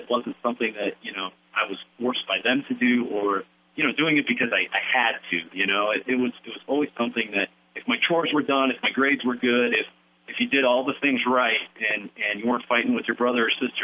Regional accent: Howells, Nebraska, United States; It was great to stay home and compete in college only 90 miles away from my hometown. And I'm sure you can ask a kid like Craig Bresser who got to wrestle there. And, they had busloads of people that would hop on a bus in Howells and come down.

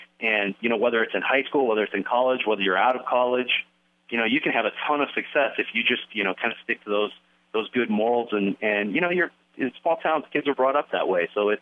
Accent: Howells, Nebraska, United States; It was great to stay home and compete in college only 90 miles away from my hometown. And I'm sure you can ask a kid like Craig Bresser who got to wrestle there. And, they had busloads of people that would hop on a bus in Howells and come down.

